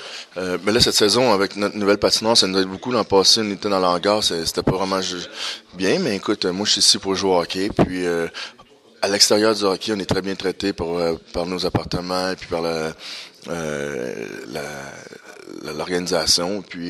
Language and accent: French; Haiti; Moi, je suis haïtien.